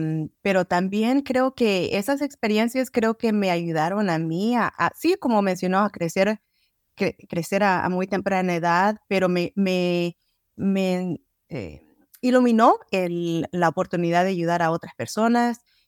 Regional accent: El Salvador; yo no tuve la oportunidad de ir a la escuela en mi país, que soy originalmente salvadoreña, pero sí he tratado de mantener el idioma

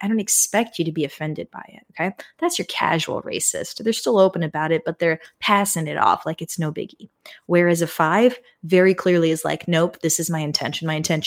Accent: United States; I'm going to speak to my American audience because I am coming to you as an American

